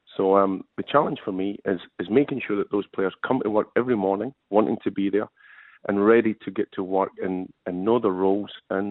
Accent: Scotland, United Kingdom; Well, we're both Scottish, so we have that running in common anyway.

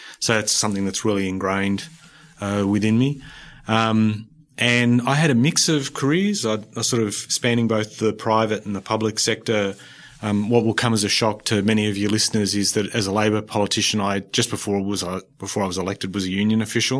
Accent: Western Sydney, New South Wales, Australia; Growing up in Western Sydney, it was a platform that you could definitely make some noise to affect change.

